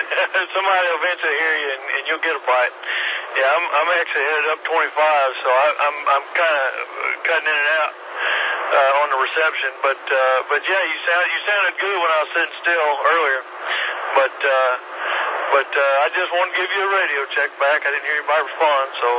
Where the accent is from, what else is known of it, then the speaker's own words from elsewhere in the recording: Greenville, South Carolina, United States; now in Kentucky, United States; I'm from Greenville, from Greer, actually. I grew up over off of Hudson Road in Greenville. I'm headed back to Kentucky, where we moved to and live now